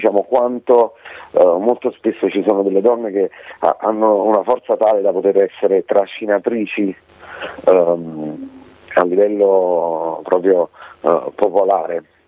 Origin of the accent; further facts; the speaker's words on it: Naples, Campania, Italy; Devi sapere che lui è di Pordenone, noi siamo di Napoli, quindi è anche stato bello confrontarsi su terreni diversi